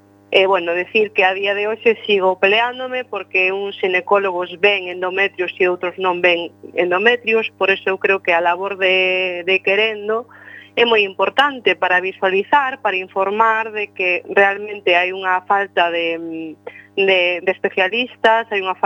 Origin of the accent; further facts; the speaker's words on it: Galicia, Spain; porque somos moitas galegas que sufrimos esta doenza